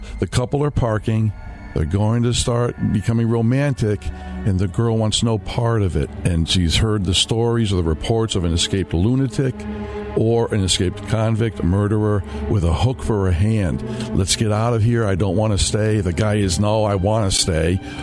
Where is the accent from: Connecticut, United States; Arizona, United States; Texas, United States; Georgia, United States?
Connecticut, United States; Bridgeport; also born or lived in Stratford; I grew up in Bridgeport and Stratford and always visiting my family in the Mohawk Valley.